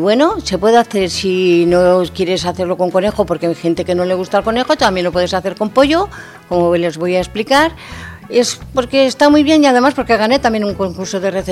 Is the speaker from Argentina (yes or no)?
no; Fuentesaúco, Castile and León, Spain; Yo soy de Fuentes Saúco, Zamora, como sabéis mucha gente, es el pueblo del buen garbanzo y el buen ladrón de Fuentes Saúco.